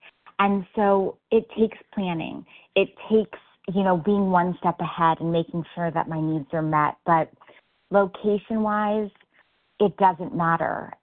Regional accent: New York, United States; I so relate to this geographical move. This was me. I grew up in New York. Started out in college for 2 years in Rhode Island

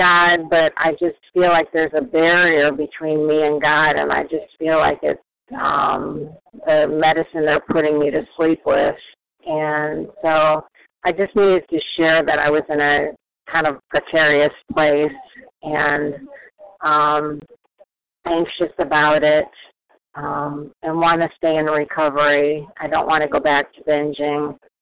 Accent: Raleigh, North Carolina, United States; I'm from Raleigh, North Carolina, and I'm a compulsive reader.

